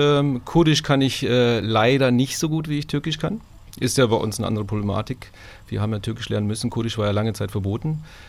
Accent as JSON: {"language": "German", "town": "Ulm", "region": "Baden-Württemberg", "country": "Germany", "tie": "born there", "also_born_or_lived": "Heidelberg", "said": "Heidelberg, ich würde mich als Heidelberger bezeichnen. Bin in Ulm geboren, habe jetzt auch nicht mehr viel mit Ulm zu tun, außer dass ich hin und wieder meine Eltern besuche."}